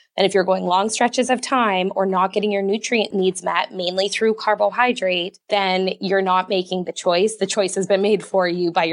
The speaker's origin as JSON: {"language": "English", "country": "Canada", "said": "So, you know, I always kind of say to my clients, like, I'm Canadian, so I go by Canada's Food Guide"}